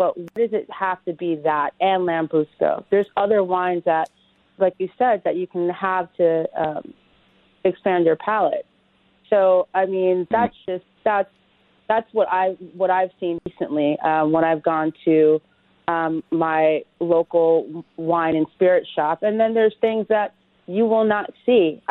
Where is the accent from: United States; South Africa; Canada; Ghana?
United States; New York City, New York; I grew up in Harlem, New York City, so it's changed over time.